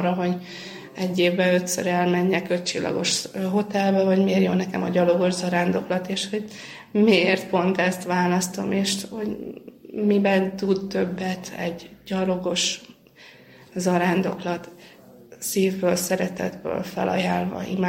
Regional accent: Somogy, Hungary; Tehát, hogy én somogyi vagyok

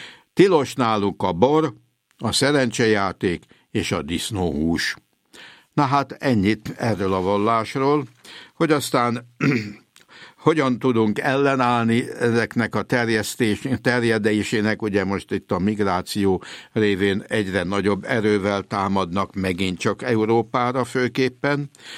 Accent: Hungary; Ennek részben mi magyarok vagyunk a áldozatai is, meg hősei is

